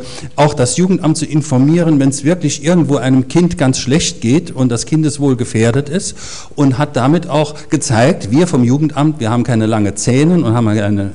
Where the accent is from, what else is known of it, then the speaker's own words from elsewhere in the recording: Dormagen, North Rhine-Westphalia, Germany; Ein kurzer Werbeblock für Dormagen, meine Heimatstadt.